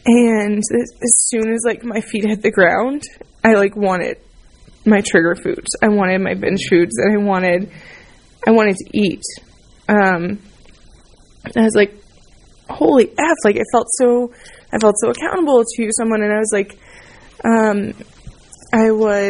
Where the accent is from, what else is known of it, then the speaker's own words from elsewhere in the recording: the South, United States; It was in Nashville. Like, I'm from the South. I love food. We love food. We don't know normal portion sizes. We don't know things that are not fried.